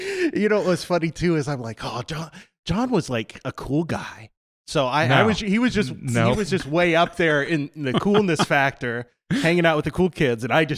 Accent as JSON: {"language": "English", "town": "Des Moines", "region": "Iowa", "country": "United States", "tie": "born or raised there", "said": "I grew up on the east side of Des Moines, in a great neighborhood, and the schools on the east side aren't that great either"}